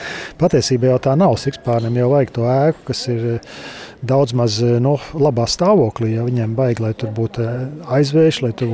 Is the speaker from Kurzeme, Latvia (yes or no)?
no; Zemgale, Latvia; Es nāku no Zemgales, ja, un Zemgalē ir tā ir lauksaimniecības zemes, un tur ir milzīgie tīrumi, lielās platības